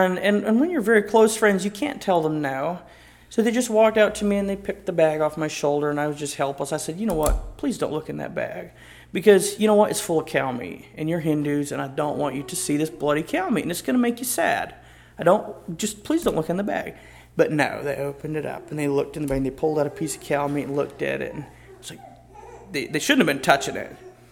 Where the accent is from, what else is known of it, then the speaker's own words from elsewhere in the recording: United States; my brother and I, we come from America, and we go to Bangladesh, which is completely foreign, which is so strange.